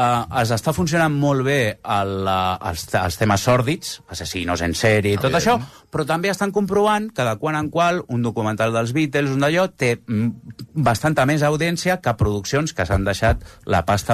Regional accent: Sant Feliu, Catalonia, Spain; Perdoneu, perquè com que sóc de Sant Feliu, com es pronuncia...

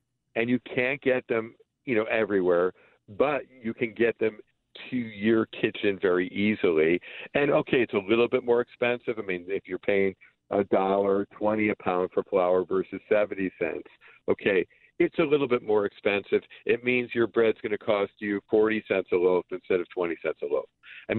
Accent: Buffalo, New York, United States; I'm in my hometown of Buffalo.

